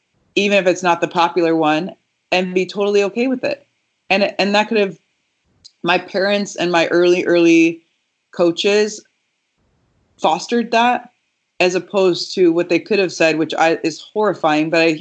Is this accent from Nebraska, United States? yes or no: yes; Omaha, Nebraska, United States; I grew up in Omaha, Nebraska, right? Like I grew up in West Omaha, not very diverse, by the way.